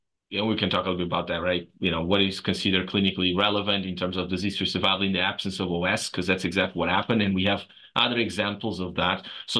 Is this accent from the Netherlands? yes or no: no; Lisbon, Portugal; now in Cleveland, United States; So trained, born and raised in Lisbon, Portugal. And, my adventure in U.S. started, almost a decade ago. And so I live in Cleveland